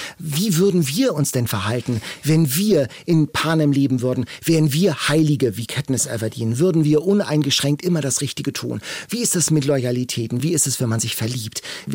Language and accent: German; Lübeck, Schleswig-Holstein, Germany; now in Hamburg, Germany; habe mal in Franken, in Bayern studiert, bin aber froh, dass ich wiederkommen durfte. Ich komme ja aus Lübeck und Hamburg ist tatsächlich jetzt, das ist meine Heimat hier.